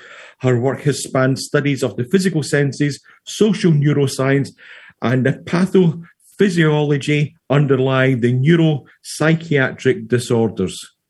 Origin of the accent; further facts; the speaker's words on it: New York, United States; I'm a New Yorker as well. I've not lost my accent in any way, shape, or form.